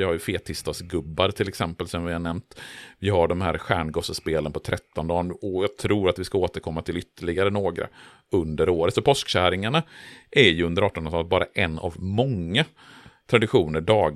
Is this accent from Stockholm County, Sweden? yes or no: no; Borås, Västra Götaland County, Sweden; för jag vet att när jag växte upp i Borås på 1980-talet så hade vi ju alltid påskeld i vårat bostadsområde i Borås.